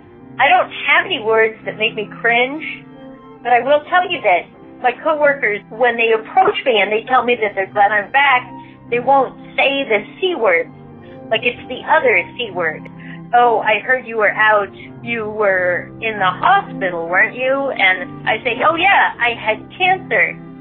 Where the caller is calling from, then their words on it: Oregon, United States; I'm calling from Oregon.